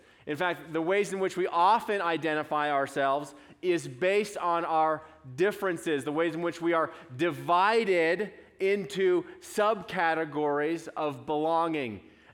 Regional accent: Colorado, United States; also born or lived in Kansas; I was born in Kansas, and a week later, my family moved to Colorado.

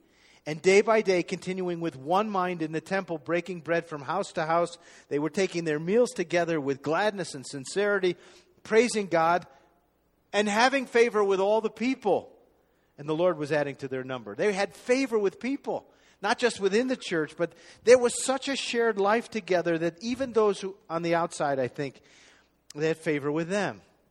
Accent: Boulder, Colorado, United States; To which I said, well, I'm from Boulder too. It's like, I'm from Boulder and I have a church background.

